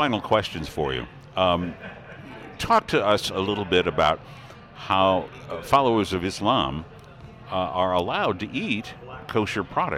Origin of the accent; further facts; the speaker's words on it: Illinois, United States; moved away; I opened this up by indicating when I moved to Iowa from Illinois years ago, it was very difficult to find anything that was kosher.